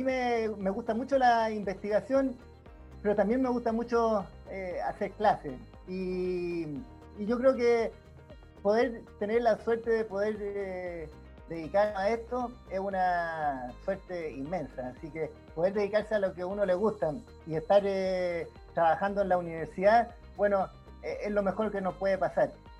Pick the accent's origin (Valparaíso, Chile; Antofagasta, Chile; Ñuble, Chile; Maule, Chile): Valparaíso, Chile; born there; also born or lived in Santiago / Viña del Mar; now in Temuco, Chile; He estado viviendo en Santiago, he vivido en Viña y Valparaíso, que es donde yo nací. He vivido ahora en Temuco.